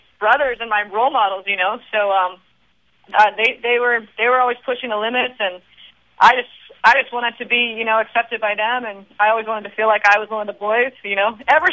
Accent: Kauai, Hawaii, United States; You know, I grew up in Kauai, like you said.

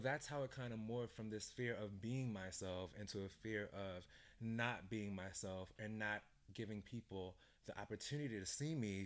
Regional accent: Brooklyn, New York, United States; So, I'm from Brooklyn, but okay. my family is Jamaican.

